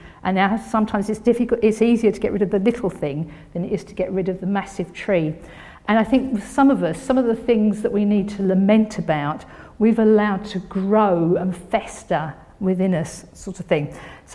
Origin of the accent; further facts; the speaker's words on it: United Kingdom; But I just feel that as Brits, we're